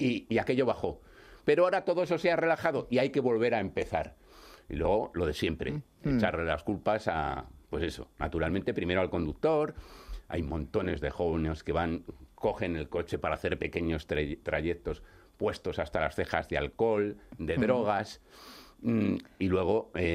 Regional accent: Asturias, Spain; Sí, soy de Asturias.

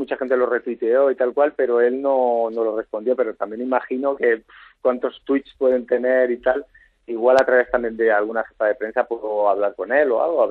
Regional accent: Barcelona, Catalonia, Spain; yo soy de Barcelona, o sea que tampoco conozco tanto la zona

